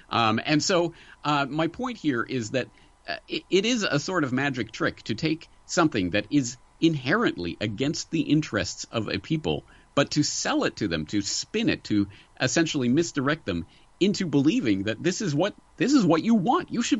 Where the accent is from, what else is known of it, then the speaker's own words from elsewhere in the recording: Canada; now in Japan; not only as a Canadian who has been living in Japan for going on 2 decades now